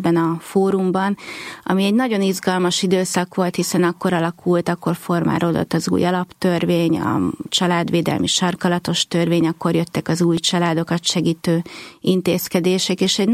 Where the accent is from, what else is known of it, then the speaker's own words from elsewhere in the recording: Hungary; hogy a büszkék vagyunk arra, hogy magyarok vagyunk